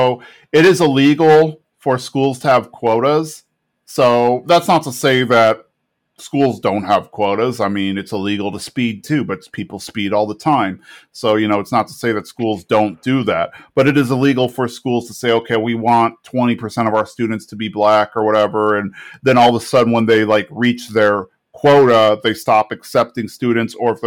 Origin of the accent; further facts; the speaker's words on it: San Antonio, Texas, United States; Here, an idea that I can put out there, and it's from my hometown of San Antonio.